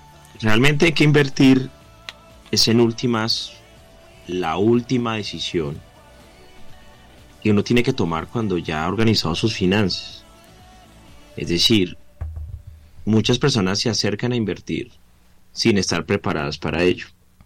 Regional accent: Rosario, Santa Fe, Argentina; Soy economista de Rosario, graduado en el 2002

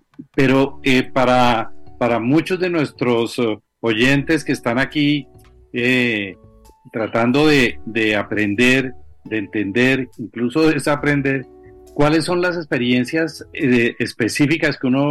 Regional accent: Colombia; Soy un colombiano común y corriente

